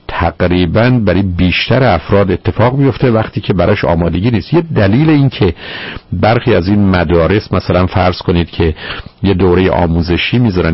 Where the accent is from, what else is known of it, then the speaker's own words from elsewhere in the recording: Iran; غالب ما ایرانیام